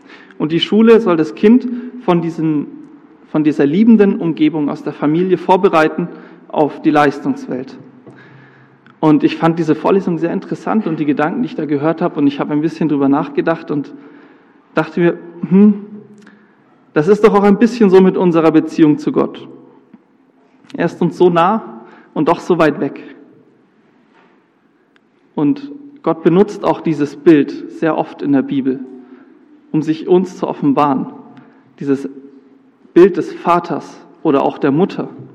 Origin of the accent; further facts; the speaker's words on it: Bamberg, Bavaria, Germany; Ich bringe euch viele Grüße aus Bamberg mit, aus meiner Heimatgemeinde.